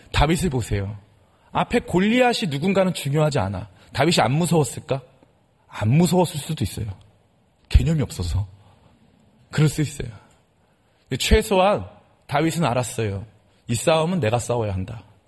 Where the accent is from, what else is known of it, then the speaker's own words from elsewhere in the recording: Samgakji, Seoul, South Korea; 저는 여기 삼각지에 살았습니다. 오랫동안 삼각지에 어렸을 적에 살았는데 우리 집은 너무나 가난했어요.